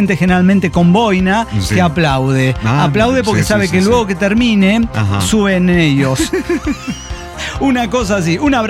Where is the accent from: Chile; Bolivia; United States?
Bolivia; Y creo que hasta yo dicen que soy peruano, pero no, aunque todos sabemos que soy boliviano.